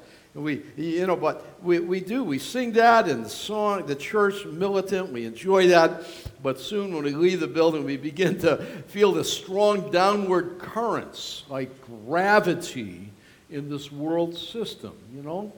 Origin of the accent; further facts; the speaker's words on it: New York, United States; You know, I grew up on the Niagara River, and drifting is the great way that the fishermen catch muskie up there.